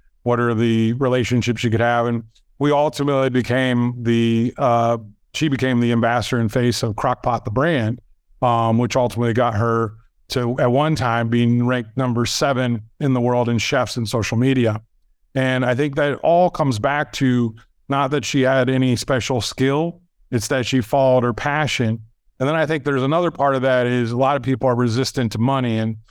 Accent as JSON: {"language": "English", "region": "Arizona", "country": "United States", "said": "I'm from Arizona. So Arizona is another big benefiter of the exodus from California."}